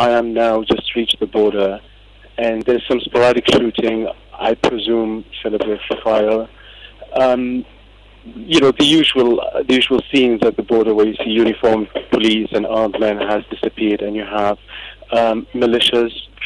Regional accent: Iraq; I mean, I come from Iraq.

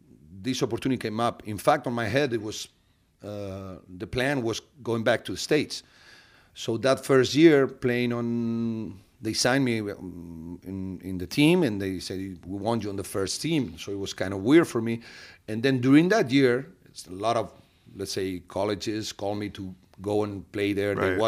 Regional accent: Vitoria-Gasteiz, Basque Country, Spain; It was my hometown. Probably one of my dreams was playing for Baskonia back on those days.

